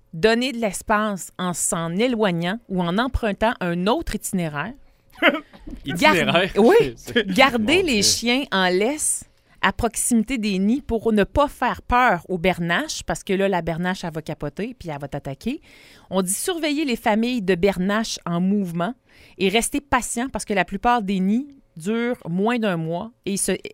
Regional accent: Saint-Lambert, Quebec, Canada; qui se rendaient vers Saint-Lambert, oui, mon village natal.

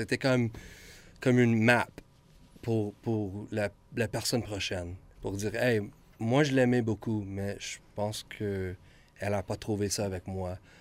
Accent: Quebec, Canada; accent: Québécois; moved away; Avec mon accent québécois. Est-ce que c'est un accent québécois?

